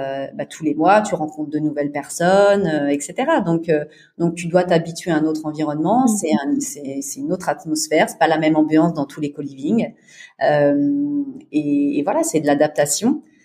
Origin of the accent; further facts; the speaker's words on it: France; moved away as an adult; moi, forcément, j'ai quitté la France pour aller vivre ailleurs.